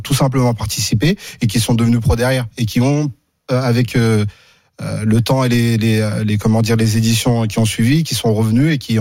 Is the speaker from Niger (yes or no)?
no; Île-de-France, France; comme on vient de l'Île-de-France, on a démarré par Paris